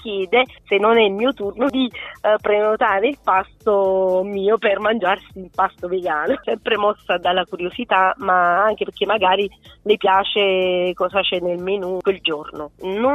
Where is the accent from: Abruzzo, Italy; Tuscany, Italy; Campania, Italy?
Campania, Italy; Giugliano; Della provincia di Napoli, precisamente di Giugliano.